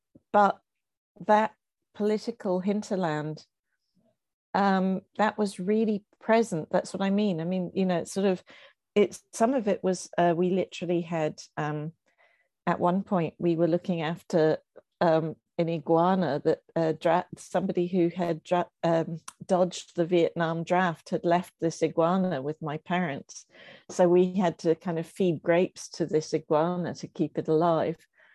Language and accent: English; Appleton, Wisconsin, United States; born there; I was born in Wisconsin in a place called Appleton.